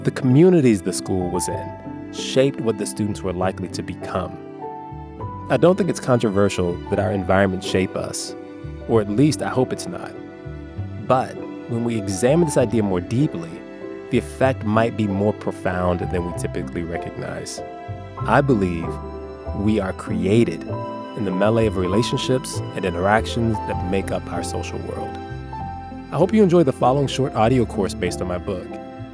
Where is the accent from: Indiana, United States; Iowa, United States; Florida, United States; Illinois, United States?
Illinois, United States; Chicago; I grew up in Chicago, which is and has been one of the most racially segregated major cities in the U.S.